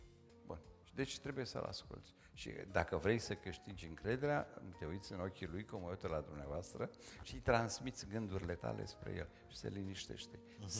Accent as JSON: {"language": "Romanian", "town": "Brașov", "region": "Brașov County", "country": "Romania", "said": "m-a duseseră și pe mine, în fine, ca brașovean"}